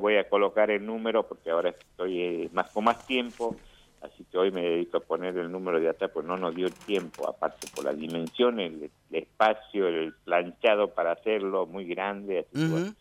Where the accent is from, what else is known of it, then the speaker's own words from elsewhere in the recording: Salta, Argentina; Yo soy de Salta, soy de la República de Irigoyen.